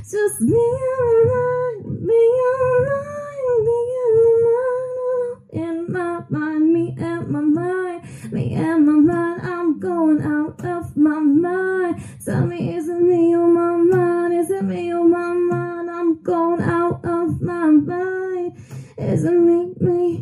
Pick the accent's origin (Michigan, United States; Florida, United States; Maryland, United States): Michigan, United States; Dearborn; I was born and raised here in Dearborn.